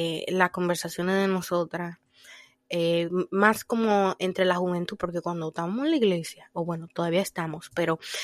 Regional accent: Dominican Republic; now in Boston, United States; dominicana

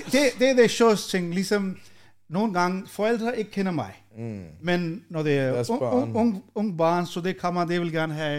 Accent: Pakistan; Danish is a second language; now in Denmark; Så også ligesom, vi kommer fra Pakistan, så vi forstår, hvad det er forskellen, når du har ingenting.

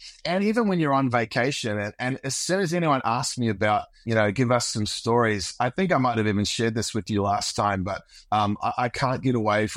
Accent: New Zealand; also born or lived in Australia; now in United States; me growing up in New Zealand, Australia, coming to America, Florida

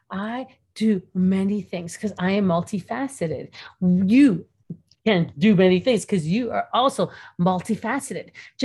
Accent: Toronto, Ontario, Canada; growing up in Toronto, in a ghetto, I would call it, and with a single mother

